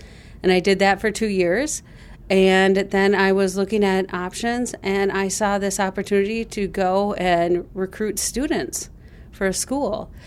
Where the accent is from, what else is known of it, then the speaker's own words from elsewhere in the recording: Bloomington, Minnesota, United States; now in Minneapolis, United States; I am homegrown. I'm from Bloomington.